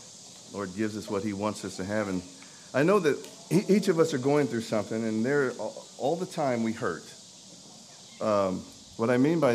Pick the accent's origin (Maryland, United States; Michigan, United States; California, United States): California, United States; Sacramento; also born or lived in Dallas; I am from Sacramento, California, formerly of Dallas, Texas. Still have an identity there.